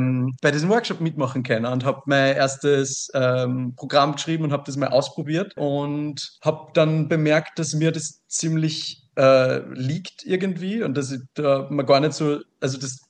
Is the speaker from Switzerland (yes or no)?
no; Wels, Upper Austria, Austria; Ich komme aus Wels, aus Oberösterreich.